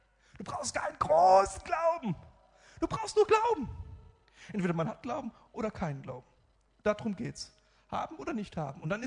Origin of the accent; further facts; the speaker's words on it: Miltenberg, Bavaria, Germany; Und wenn ich dann sage, ich bin aus Miltenberg, dann sagen sie, hä, wo?